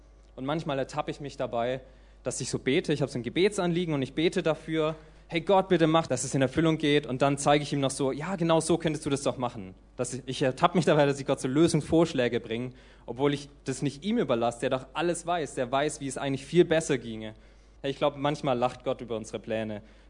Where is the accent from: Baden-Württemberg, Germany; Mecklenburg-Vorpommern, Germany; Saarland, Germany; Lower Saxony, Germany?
Baden-Württemberg, Germany; Heilbronn; hat es unsere Jugendgruppe in Heilbronn gehabt, wo ich herkomme